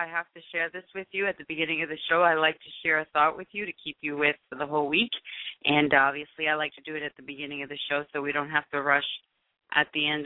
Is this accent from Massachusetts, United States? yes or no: yes; Boston, Massachusetts, United States; I'm from Boston, and everybody wears shorts in 30-degree weather